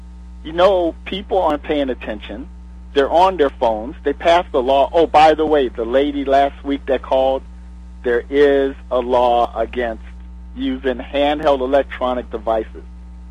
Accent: Maryland, United States; I like the way they did it in Maryland, my home state

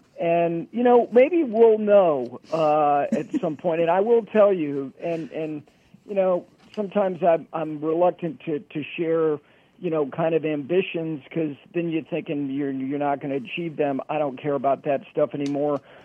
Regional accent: New York City, New York, United States; And I'm from New York City, but she walked with my dad.

